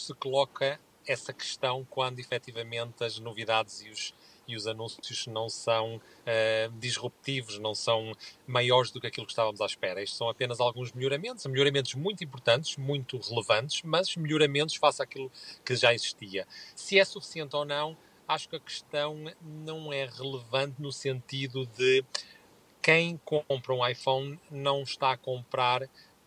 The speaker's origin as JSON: {"language": "Portuguese", "country": "Portugal", "moved": "yes", "said": "nós como portugueses sentimos-nos bastante orgulhosos"}